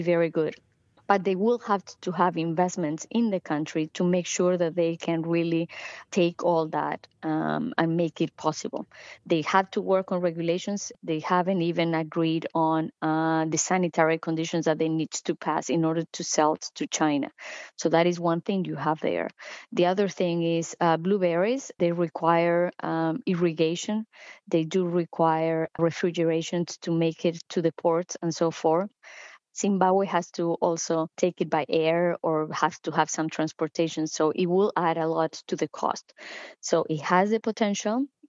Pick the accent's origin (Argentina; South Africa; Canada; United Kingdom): Argentina; I'm from Argentina, and avocado wasn't even something that we used to consume.